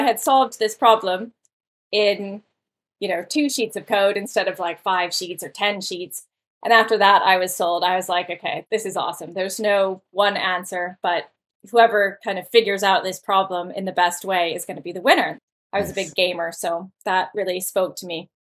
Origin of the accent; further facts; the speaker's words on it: Iowa, United States; Well, as you mentioned, I'm from Middle America, so growing up in Iowa, but I'd say I was always an entrepreneur at heart ever since a young child.